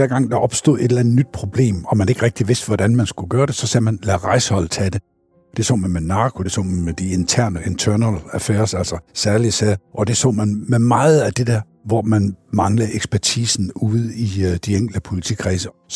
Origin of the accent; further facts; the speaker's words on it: Silkeborg, Central Denmark Region, Denmark; Min allerførste, det var en større hashsag i Silkeborg, jo pudsigt nok min hjemby.